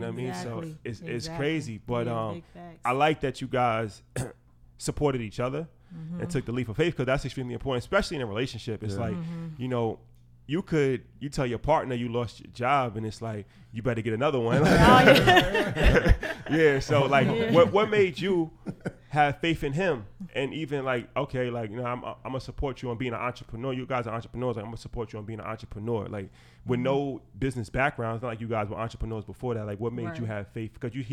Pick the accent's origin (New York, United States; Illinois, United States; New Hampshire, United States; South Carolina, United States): New York, United States; New York City; especially like we come from New York.